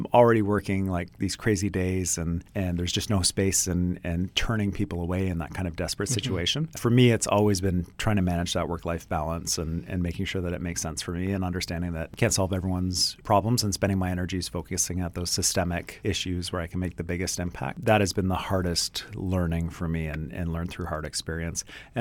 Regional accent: Ontario, Canada; I grew up in Ontario, and until I moved out west

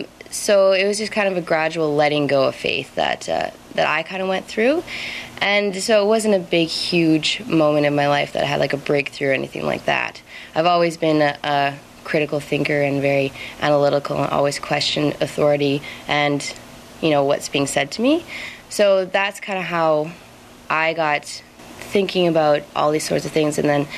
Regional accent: Calgary, Alberta, Canada; I grew up in Calgary in a religious family

